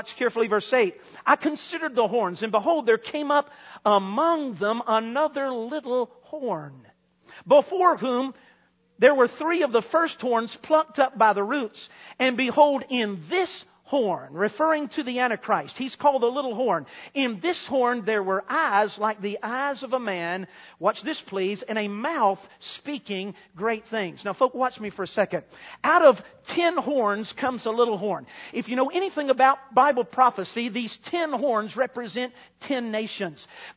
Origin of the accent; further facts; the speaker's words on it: the South, United States; Now, folk, forgive me. I am from the South.